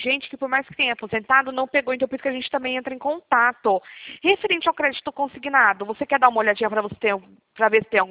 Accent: São Paulo, Brazil; Eu sou de São Paulo.

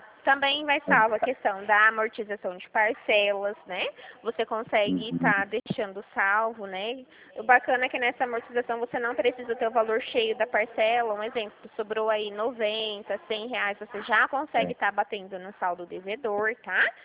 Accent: Dracena, São Paulo, Brazil; Eu sou de Dracena.

